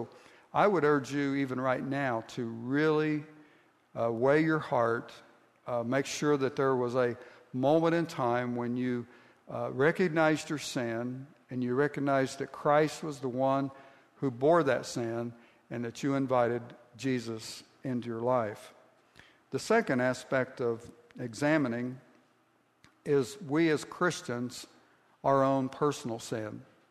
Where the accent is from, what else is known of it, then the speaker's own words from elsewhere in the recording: Ohio, United States; Where I grew up in Southeast Ohio, and I'm sure that this happens in other places as well